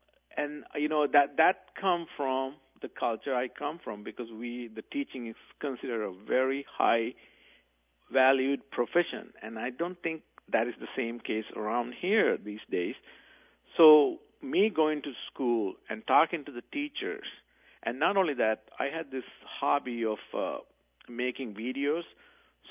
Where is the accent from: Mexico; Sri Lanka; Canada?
Sri Lanka; now in United States; I'm actually originally from Sri Lanka.